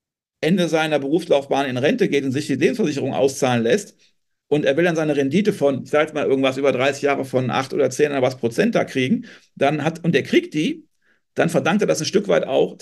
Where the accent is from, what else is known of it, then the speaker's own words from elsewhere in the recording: North Rhine-Westphalia, Germany; ich bin aus Nähe von Köln, FC-Fan seit ich klein bin.